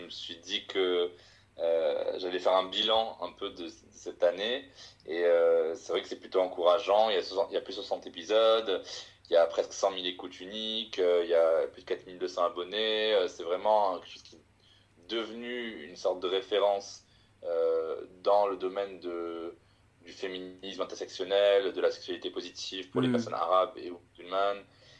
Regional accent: Morocco; Je suis un vieux jeune homme de 32 ans. Je suis né au Maroc. J'ai été élevé là-bas, dans une culture, on peut dire, arabo-musulmane. Je suis citoyen marocain et citoyen français, fier d'être les deux.

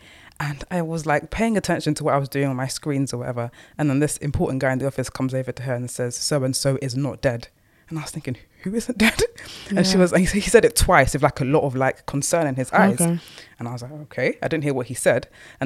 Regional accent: Dagenham, London, United Kingdom; I think I can be authentic because I'm a devil from Dagenham. I can do whatever the hell I want to do.

